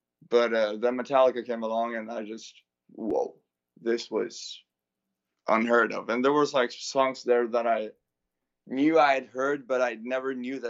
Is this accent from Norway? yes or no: yes; Vennesla, Agder, Norway; I'm from Norway. Okay. It's a small town called Vennesla.